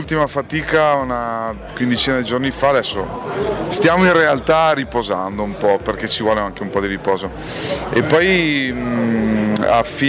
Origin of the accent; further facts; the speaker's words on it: Padua, Veneto, Italy; Io sono padovano, sono veneto, sono orgoglioso di esserlo, ma per i giusti motivi però. Ho vissuto fino all'86, io sono del 73, ho vissuto fino all'86 con mio nonno